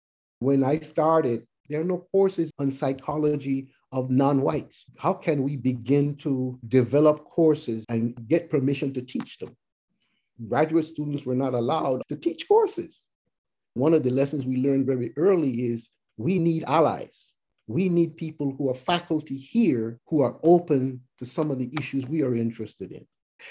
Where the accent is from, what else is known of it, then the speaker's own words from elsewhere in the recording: Panama; moved away as an adult; now in United States; I was raised in Panama, came to the U.S. in 1968 to finish my college training.